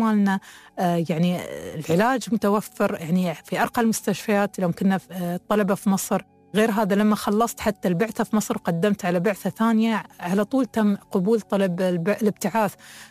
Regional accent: United Arab Emirates; الحكومة عندنا في الإمارات

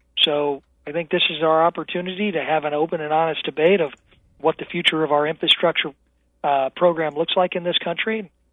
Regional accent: Taylorville, Illinois, United States; a single mother in my hometown of Taylorville may have to drive 30 miles to get to work

